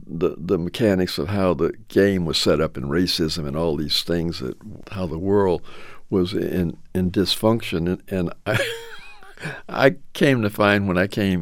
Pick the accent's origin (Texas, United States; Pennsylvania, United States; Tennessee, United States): Tennessee, United States; Memphis; whom I grew up with in Memphis